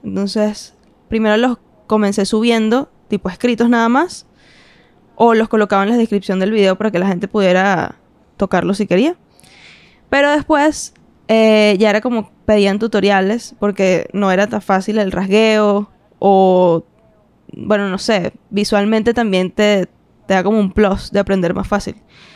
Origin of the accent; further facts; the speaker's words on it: Cagua, Aragua, Venezuela; moved away as an adult; now in Caracas, Venezuela; cuando yo me mudé a Caracas, porque soy de Aragua, de Cagua